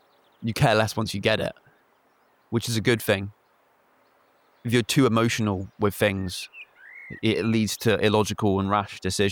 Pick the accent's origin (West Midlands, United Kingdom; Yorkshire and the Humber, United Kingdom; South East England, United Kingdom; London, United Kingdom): South East England, United Kingdom; moved away as an adult; now in Cornwall, United Kingdom; going to Cornwall, of escaping Kent, of being as far away as possible, like being 6 hours away from my hometown